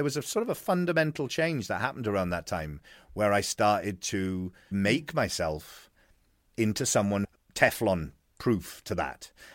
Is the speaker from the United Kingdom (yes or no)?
yes; North West England, United Kingdom; accent: Scouse; Yes, exactly. Yeah, with my Scouse accent and all that.